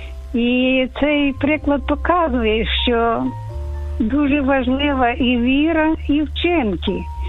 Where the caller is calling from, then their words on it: Chernivtsi, Chernivtsi Oblast, Ukraine; Доброго Божого дня. Вітаю всіх. Я з Чернівці